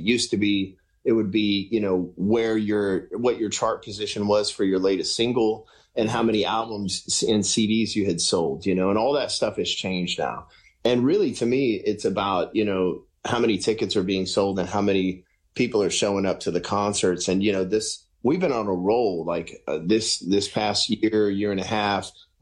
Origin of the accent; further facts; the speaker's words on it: Shreveport, Louisiana, United States; We put out a live DVD from the very first concert of the tour in my hometown in Shreveport.